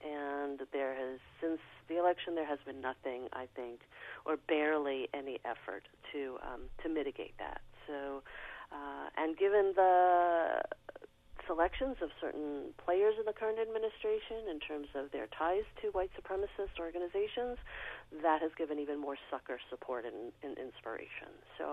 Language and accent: English; New York City, New York, United States; For me, I have to say I come from New York City